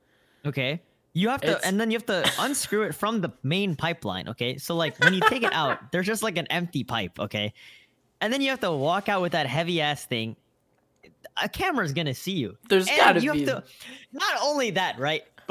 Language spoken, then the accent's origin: English; Chicago, Illinois, United States; I'm not even a Bears fan, dude, and I was born and raised in Chicago.